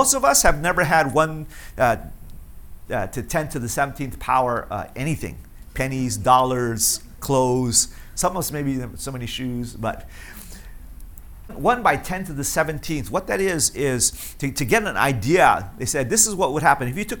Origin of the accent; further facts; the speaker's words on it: Hawaii, United States; born there; I'm so glad I was born in Hawaii.